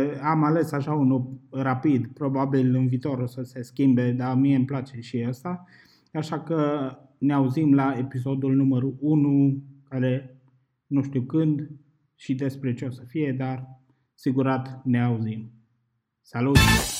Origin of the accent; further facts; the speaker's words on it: Arad, Arad County, Romania; noi suntem din Arad, deci probabil vom folosi și unele regionalisme de aici din zonă, pentru că, de exemplu, la noi se mai zice aștia